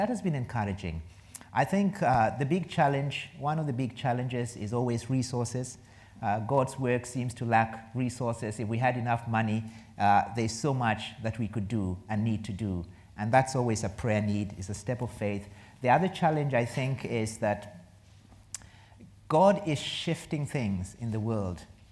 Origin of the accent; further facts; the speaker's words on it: Kenya; now in Ashford, United Kingdom; I come from Kenya, married to Cecilia. We have two teenage daughters, 15 and 19. We live in Ashford in Kent